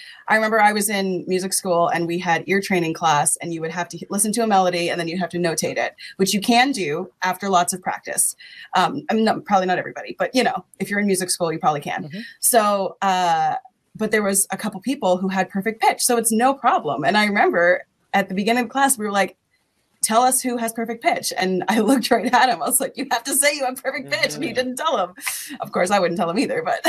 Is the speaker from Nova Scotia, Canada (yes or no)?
yes; Pictou, Nova Scotia, Canada; East Coaster. I'm from Pictou, so pretty small.